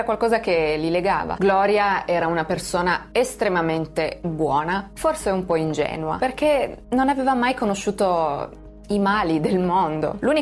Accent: Piedmont, Italy; ambientato nella mia città natale. 2016, dintorni di Torino.

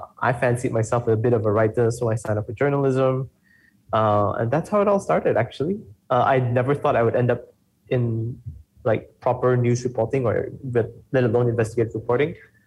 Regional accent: Jinjiang, Kuala Lumpur, Malaysia; I come from a pretty poor family. My family, we grew up in Jinjiang, which is, those people who are from KL will know, is a new village, a bit of a ghetto.

